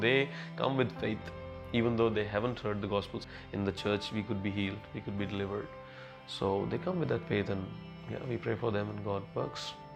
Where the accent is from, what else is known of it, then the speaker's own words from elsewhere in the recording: Dabwali, Haryana, India; In 2014, you know, while we were in my hometown, Dabwali, we had like 15 house churches